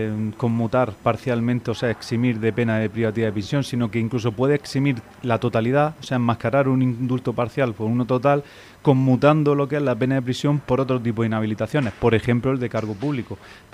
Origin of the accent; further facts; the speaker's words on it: Spain; yo me siento perjudicado como español más.